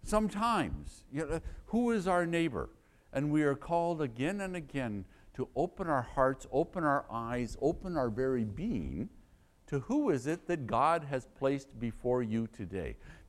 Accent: Midwest, United States; I grew up in the Midwest.

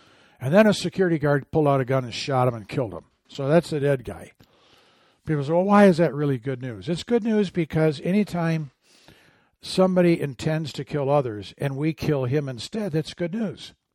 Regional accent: Michigan, United States; Good news coming out of my home state of Michigan, in Wayne, Michigan, Cross Point Community Church.

